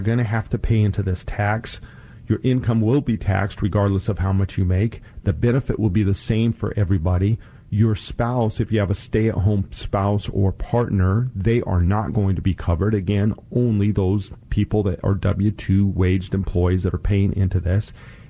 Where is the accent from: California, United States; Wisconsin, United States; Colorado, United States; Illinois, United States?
Colorado, United States; Denver; in Denver, Colorado, my home state.